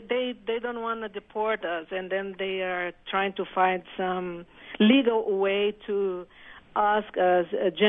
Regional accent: Brazil; now in New York, United States; I'm from Brazil.

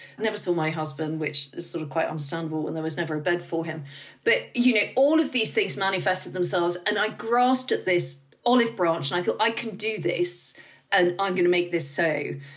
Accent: United Kingdom; I don't know whether this is because we're British or what

